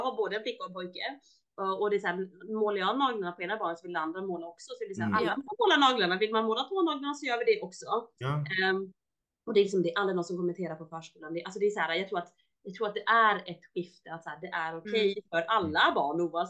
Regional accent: Småland, Sweden; jag är också uppvuxen i Småland, ett litet samhälle på 600 pers, ganska mycket främlingsfientlighet. Och vi var det så här, första invandrarna i det samhället.

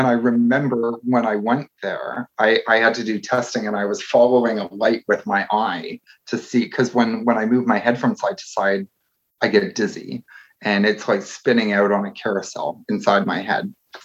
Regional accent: Toronto, Ontario, Canada; So, I grew up in Toronto, just north of the border, just on top of New York.

